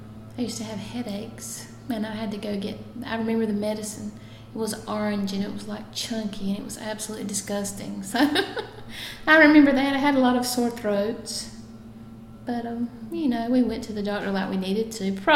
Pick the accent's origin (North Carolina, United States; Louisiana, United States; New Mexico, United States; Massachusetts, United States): North Carolina, United States; Newton Grove; I did. I grew up in Newton Grove, which is about 8 miles from here, so not far at all.